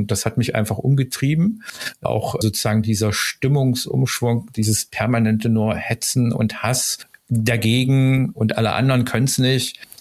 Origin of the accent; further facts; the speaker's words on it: Saxony, Germany; Ich bin ja aus Sachsen, sozusagen